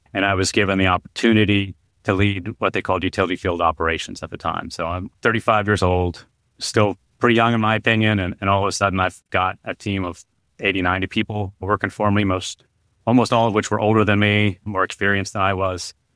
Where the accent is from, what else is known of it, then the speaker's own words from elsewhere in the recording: Hilliard, Ohio, United States; I went to work for my hometown in Hilliard, where I grew up